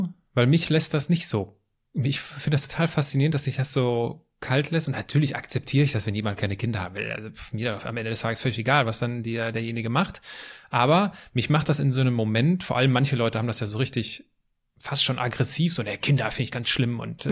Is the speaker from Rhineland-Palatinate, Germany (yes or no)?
yes; Altenkirchen, Rhineland-Palatinate, Germany; da wo ich herkomme, in Altenkirchen gibt es so einen Teich und der war zugefroren